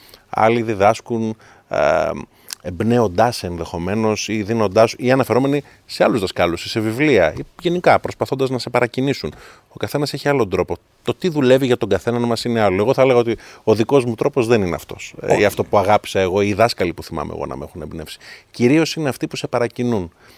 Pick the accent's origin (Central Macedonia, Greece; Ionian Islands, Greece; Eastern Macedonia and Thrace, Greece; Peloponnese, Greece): Peloponnese, Greece; Εμένα λόγω επωνύμου όλοι μου λένε ότι είμαι από την Κρήτη, αλλά όλοι είμαστε από τη Μάνη. Και το επώνυμο είναι από την Αρεόπολη.